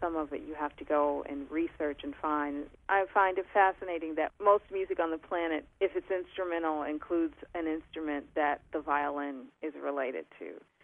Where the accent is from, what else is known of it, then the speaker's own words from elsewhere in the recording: Detroit, Michigan, United States; I grew up in Detroit, Michigan. But every summer, we would drive down to Alabama. So I would spend my summers with my grandmother, with my cousins